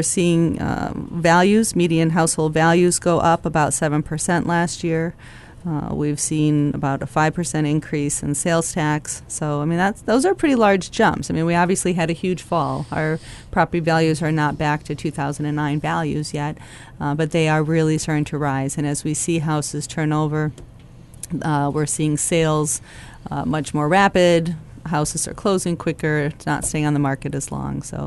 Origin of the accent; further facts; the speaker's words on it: Arcata, California, United States; I'm from Arcata.